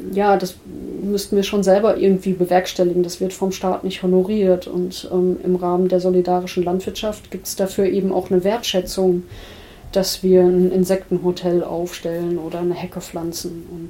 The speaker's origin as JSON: {"language": "German", "town": "Kaufungen", "region": "Hesse", "country": "Germany", "tie": "born or raised there", "said": "Also wenn ich das hier so für meinen Heimatort sozusagen mir anschaue, könnte Kaufung sich mit seiner landwirtschaftlichen Fläche nur zu einem Drittel selbst versorgen."}